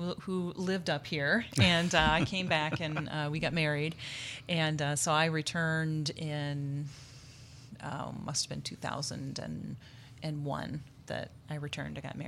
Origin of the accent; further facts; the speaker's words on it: Indiana, United States; Well, I've primarily lived in Northwest Indiana. So I was born in Northwest Indiana and lived in between Lake and Porter counties during my childhood.